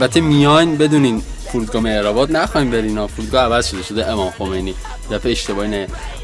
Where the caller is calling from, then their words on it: Tehran, Tehran Province, Iran; بلیتمو گرفتم اومدم وارد شدم و الانم میشنوین از تهرانم